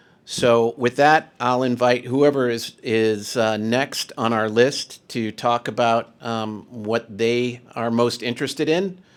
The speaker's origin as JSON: {"language": "English", "town": "Chicago", "region": "Illinois", "country": "United States", "tie": "born or raised there", "said": "I grew up in Chicago. I ran a business in Schaumburg for about a decade."}